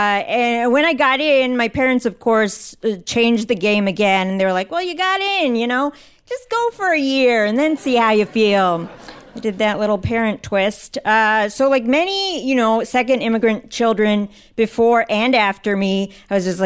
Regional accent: Virginia, United States; I grew up in Northern Virginia, and at the end of eighth grade, basically, I had gone to private school for the past 4 years

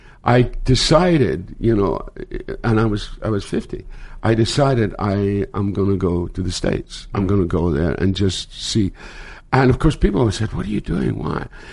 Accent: Scotland, United Kingdom; I started in my hometown in Scotland.

